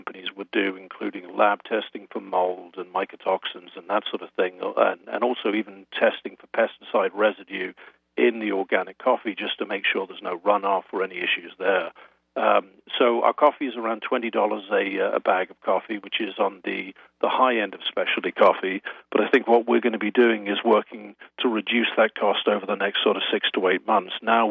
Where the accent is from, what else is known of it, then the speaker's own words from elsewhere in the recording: England, United Kingdom; now in United States; The roasting is in North Carolina, but I'm originally English, but my wife is American, so this is an American company.